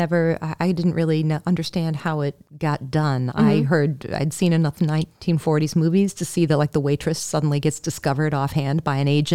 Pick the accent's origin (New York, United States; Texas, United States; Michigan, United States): Michigan, United States; Detroit; I come from Michigan.